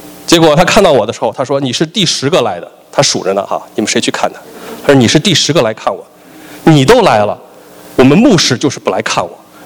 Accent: China; 我们中国人的确是一盘散沙

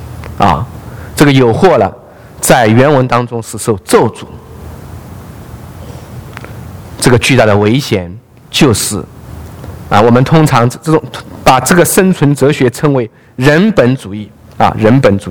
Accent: China; 我的家乡是中国民间信仰很兴盛的地方，四大佛教圣地之一就在我家乡隔壁

